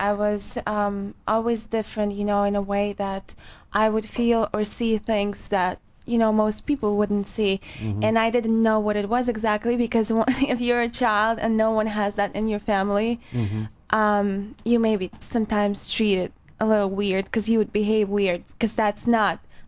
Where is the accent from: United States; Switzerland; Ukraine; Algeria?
Ukraine; English is a second language; I'm Ukrainian.